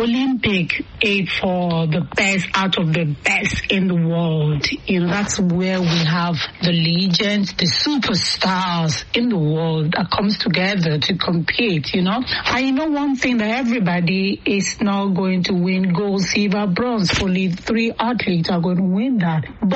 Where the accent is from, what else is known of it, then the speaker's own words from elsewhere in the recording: Nigeria; I remember growing up in Nigeria back then.